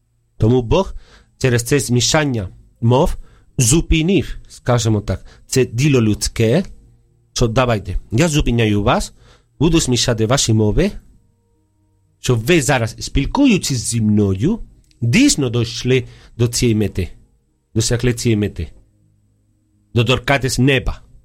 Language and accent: Ukrainian; Spain; Ukrainian is a second language; now in Ukraine; Я сам іспанець, тут уже 21 рік на Україні.